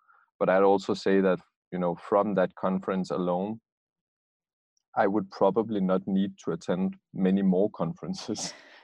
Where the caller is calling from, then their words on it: Copenhagen, Capital Region, Denmark; I am calling directly from BloxHub, which is a sustainability and innovation, urban innovation hub in the heart of Copenhagen.